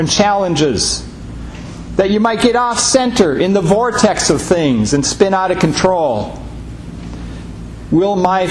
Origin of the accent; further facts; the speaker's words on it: Mankato, Minnesota, United States; I was supposed to travel straight from my hometown of Mankato up to Ketchikan, Alaska.